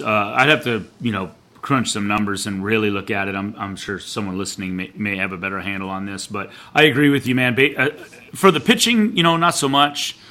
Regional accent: California, United States; I'm from California, man. I got family in Wisconsin. I've been back and forth between the two many, many times.

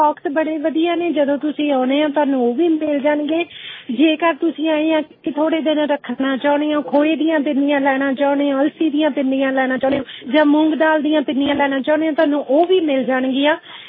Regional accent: Patiala, Punjab, India; ਮੈਨੂੰ ਮੇਰਾ ਸ਼ਹਿਰ ਪਟਿਆਲਾ ਚੇਤੇ ਆ ਗਿਆ

